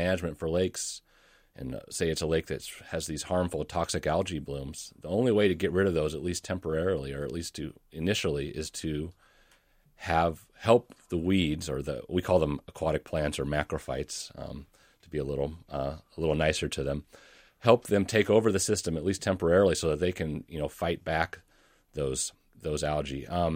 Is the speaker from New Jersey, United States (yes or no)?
no; White Bear Lake, Minnesota, United States; And I'm also from White Bear Lake and familiar with Bald Eagle Lake